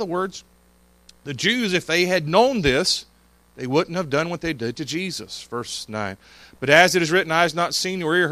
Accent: Knoxville, Tennessee, United States; and I mentioned I was from Knoxville, Tennessee.

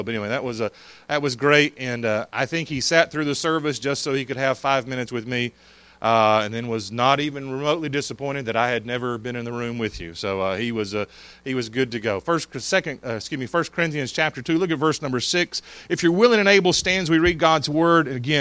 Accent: Knoxville, Tennessee, United States; and I mentioned I was from Knoxville, Tennessee.

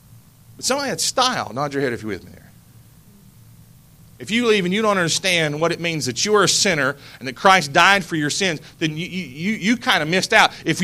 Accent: North Carolina, United States; I'm from North Carolina and we don't have a lot of good football.

